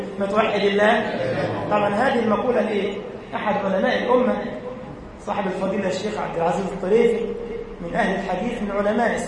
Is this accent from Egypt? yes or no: yes; Egypt; علشان كده عندما وقف على نهر النيل في بلدنا مصر